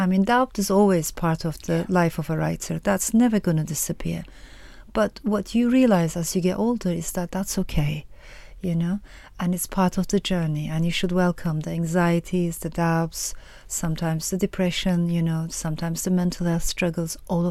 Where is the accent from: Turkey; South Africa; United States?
Turkey; also born or lived in France; I've always felt like the other growing up in Turkey, partly because of my own life circumstances, but also, of course, partly because of who I am and the system that I found myself in. I was born in France.